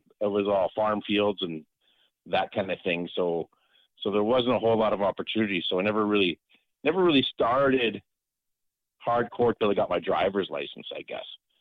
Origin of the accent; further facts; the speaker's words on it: Lorette, Manitoba, Canada; I grew up in a small town outside of Winnipeg, Manitoba, called Lorette. It's kind of a bedroom community to Manitoba.